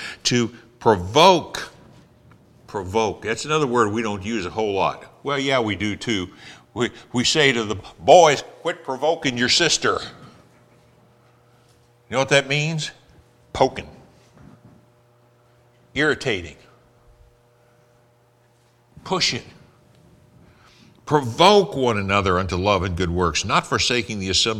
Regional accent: California, United States; now in Arkansas, United States; But I came to Harding from Southern California, where I graduated from high school. It was not uncommon in Southern California to pick a girl up at 7:30.

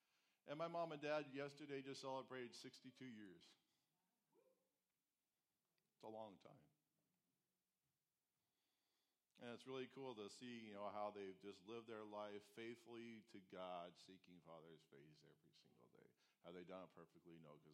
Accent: Alaska, United States; But, when you're born and raised in Alaska, 80 degrees is really hot.

